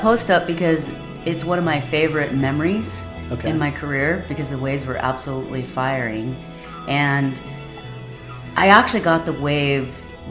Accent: Kauai, Hawaii, United States; because I grew up on Kauai and I grew up with the Kauai boys, and that's what I was used to doing

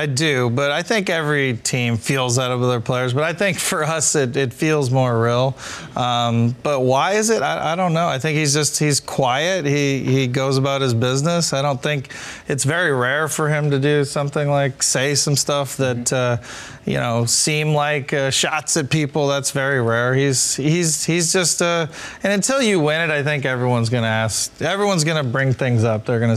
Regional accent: Wisconsin, United States; born there; but I was born in Wisconsin, so I'm a little defending of them.

